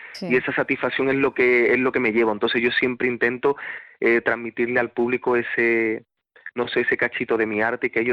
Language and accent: Spanish; Granada, Andalusia, Spain; intento que Granada esté presente y, por supuesto, el barrio del Sacromonte, porque fue donde yo nací, donde di mis primeros pasos